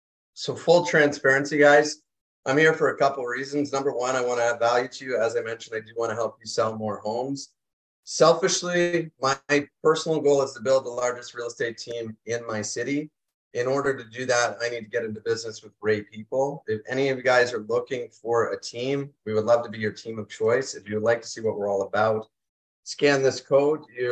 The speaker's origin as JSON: {"language": "English", "town": "Halifax", "region": "Nova Scotia", "country": "Canada", "tie": "born or raised there", "said": "I'm born and raised in Halifax, Nova Scotia. I moved up here to do my master's in business."}